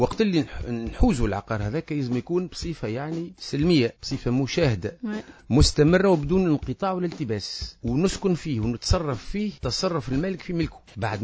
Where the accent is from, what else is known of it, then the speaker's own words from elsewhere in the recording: Tunisia; أنا مواطن تونسي